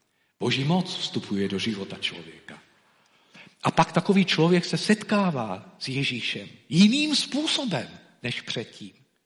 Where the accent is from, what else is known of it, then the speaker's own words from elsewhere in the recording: Nitra, Nitra Region, Slovakia; Já pocházím původem z Nitry.